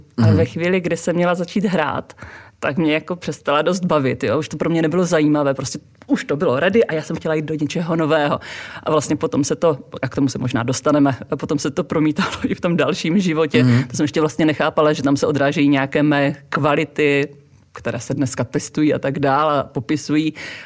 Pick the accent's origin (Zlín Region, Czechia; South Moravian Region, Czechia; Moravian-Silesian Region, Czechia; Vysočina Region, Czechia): Moravian-Silesian Region, Czechia; Otice; dětství jsem prožila v Oticích, což je taková menší vesnice, kousíček od Opavy, takže tam já jsem prožila celé dětství, potom i pubertu a vlastně takový ten tu první část dospělosti